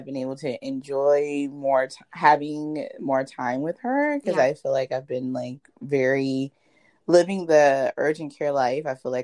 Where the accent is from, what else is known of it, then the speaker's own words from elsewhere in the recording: Gainesville, Florida, United States; I am from Gainesville. I'm born and raised in Gainesville. My patients and my family are all in Gainesville.